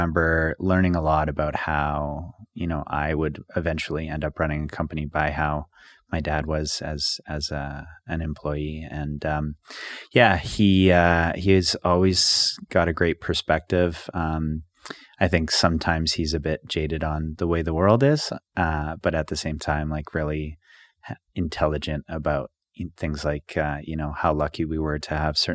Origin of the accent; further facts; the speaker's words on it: Calgary, Alberta, Canada; I'm born and raised in Calgary, so I grew up in Woodlands on Woodridge Drive. A few years before that, I lived just by Southland with my grandparents.